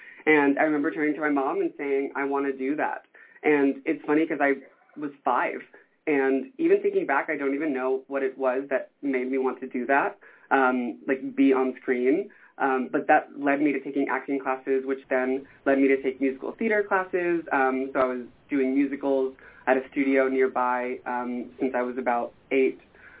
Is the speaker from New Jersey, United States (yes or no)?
yes; New Jersey, United States; I'm from North Jersey. I'm from right outside of New York City. So I got to go into New York all the time when I was little.